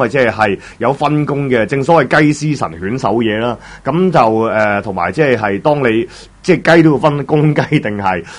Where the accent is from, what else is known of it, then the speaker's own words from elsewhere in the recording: Hong Kong; 代表我哋香港或者代表我哋香港人咧